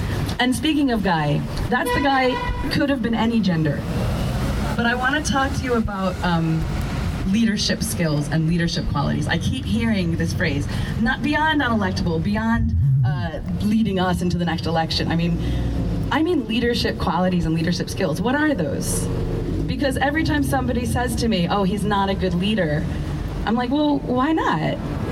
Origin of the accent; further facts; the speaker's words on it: New York, United States; moved away as an adult; now in United Kingdom; I'm from New York. And, oh, good heavens. I've lived here for a long time. I got citizenship 5 years ago, 6 years ago now